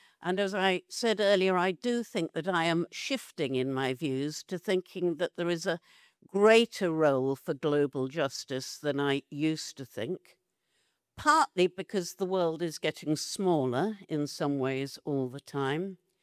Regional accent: United Kingdom; You would be very foolish as a British woman to go to Tehran to give a lecture.

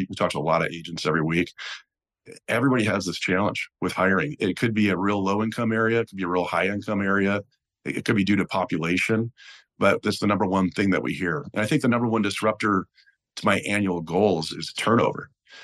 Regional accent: Chicago, Illinois, United States; also born or lived in Eugene; now in Cupertino, United States; So I actually born and raised in Chicago. I opened my first agency in Eugene, 2004.

